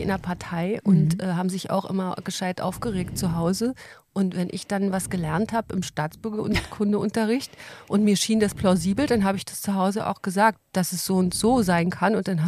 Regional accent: Friedrichshagen, Berlin, Germany; ich komme ja aus Friedrichshagen, wie du schon gesagt hast. Und das heißt, dass auch meine Großeltern beiderseits in Friedrichshagen noch lebten. Meine Eltern sind da aufgewachsen

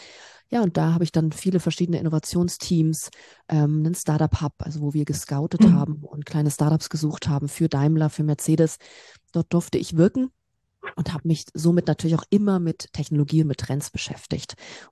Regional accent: Berlin, Germany; now in Stuttgart, Germany; Ich komme aus Berlin ursprünglich, also eine Berliner Stadtgöre. Ich liebe auch die Großstadt und bin somit eigentlich immer irgendwo in Städten unterwegs, wenn es um meinen Wohnort geht. Jetzt gerade zurzeit in Stuttgart.

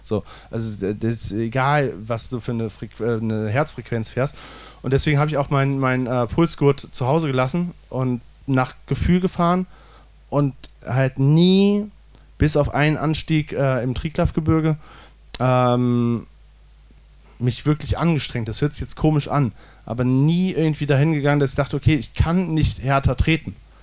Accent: Cologne, North Rhine-Westphalia, Germany; ich bin eine Kölsche Jung, ich komme aus Köln

